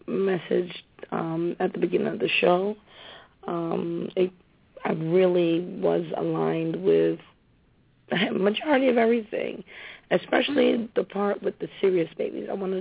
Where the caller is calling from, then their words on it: Connecticut, United States; I'm calling in from Connecticut.